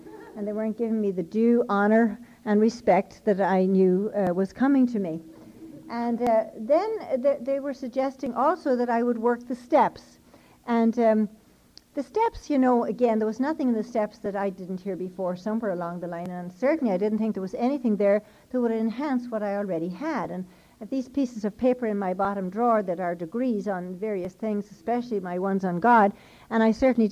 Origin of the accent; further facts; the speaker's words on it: Ireland; Now, being Irish and very reticent and private and all